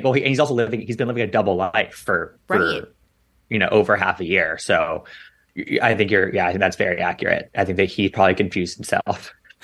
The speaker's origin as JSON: {"language": "English", "town": "Washington", "region": "District of Columbia", "country": "United States", "tie": "born or raised there", "said": "Yes. Oh my God. My hometown."}